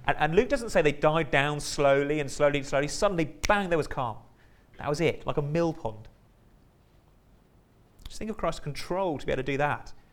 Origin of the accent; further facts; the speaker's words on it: South West England, United Kingdom; now in Derbyshire, United Kingdom; It's one of the things I don't like about living in Derbyshire. I was brought up by the post, by the coast. I grew up in Dorset, near Poole Harbour